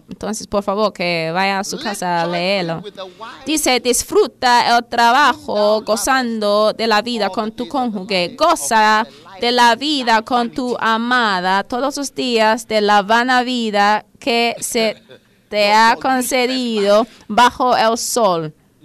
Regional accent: Ghana; porque mira, yo sí soy de Ghana

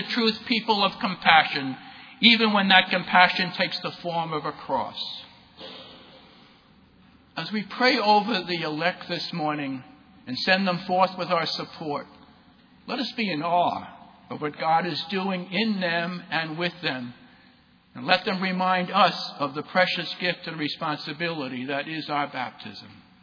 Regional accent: Brooklyn, New York, United States; born there; My birth in Brooklyn, New York was not a fact, it was an event. That I was born in Brooklyn is a fact now and always.

